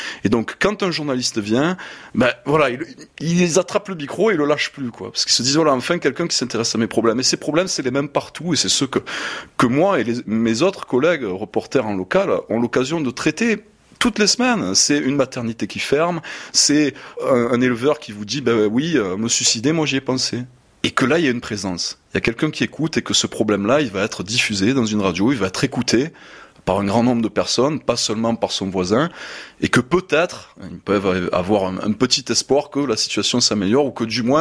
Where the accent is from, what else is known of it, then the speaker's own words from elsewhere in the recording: Provence-Alpes-Côte d'Azur, France; accent: Marseille accent; mon accent, l'accent du Sud, l'accent marseillais